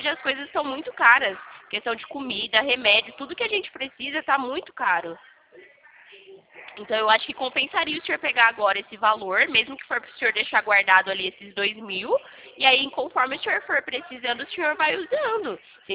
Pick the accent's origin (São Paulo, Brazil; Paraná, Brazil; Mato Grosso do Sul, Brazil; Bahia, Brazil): São Paulo, Brazil; São Carlos; eu sou aqui de São Carlos.